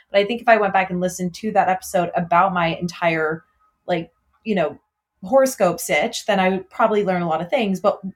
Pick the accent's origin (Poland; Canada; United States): United States; Illinois; My parents moved back to Alabama when I was a freshman in college. I grew up like outside of Chicago.